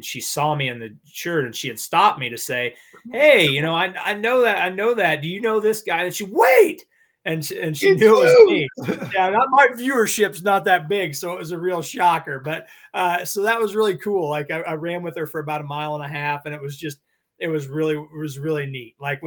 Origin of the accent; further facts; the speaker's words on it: Pleasantville, Iowa, United States; I came from a little town of 1,500 people, Pleasantville, Iowa. The movie actually debuted in my hometown.